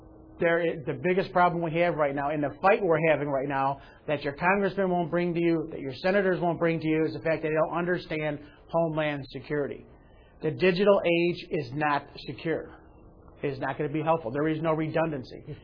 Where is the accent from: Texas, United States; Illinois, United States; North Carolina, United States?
Illinois, United States; and I come from Illinois, we've got Mr. Old Bobby Rush